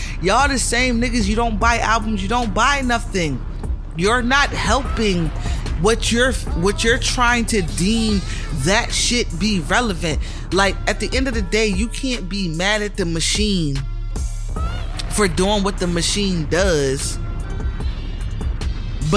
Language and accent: English; Connecticut, United States; I'm born and raised in Connecticut.